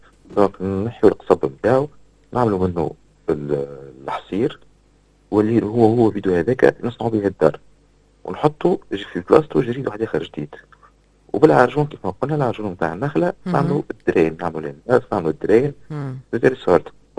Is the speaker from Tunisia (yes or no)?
yes; Tunisia; خدموا على تثمين الباتريمون كيما قلت لك الكلتيريل والماتيريل الموجود عندنا في تونس.